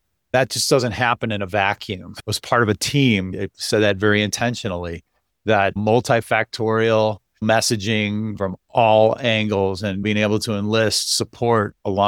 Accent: Chicago, Illinois, United States; Next year it's downtown Chicago, which I can't wait. That's where I grew up. That's my hometown.

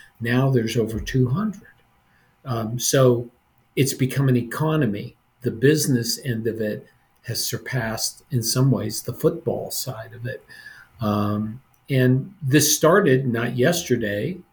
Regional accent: Ohio, United States; I mean, I grew up in Northeastern Ohio. I didn't have paid youth coaches. It was very ethnic in the community that I grew up in.

